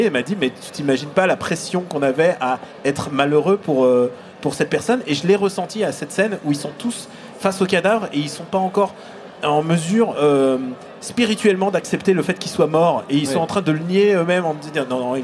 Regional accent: Russia; En tant que russe, j'ai quand même une petite nostalgie pour tous les films des années 80

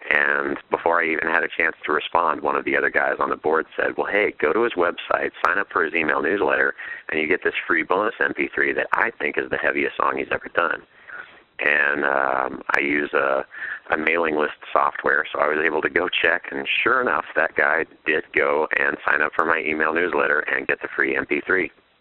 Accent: Chicago, Illinois, United States; I'm from Chicago, Illinois.

